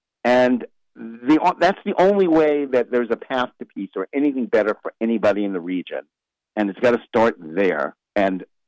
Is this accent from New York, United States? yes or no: yes; New York, United States; now in Philadelphia, United States; Well, I'm originally from New York, so I don't root for any of their local teams